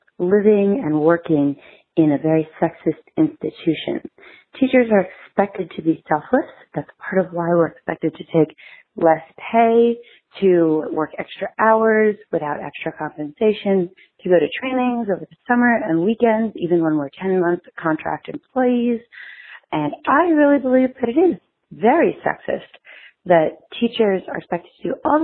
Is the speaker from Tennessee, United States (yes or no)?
yes; Nashville, Tennessee, United States; from Nashville, Tennessee.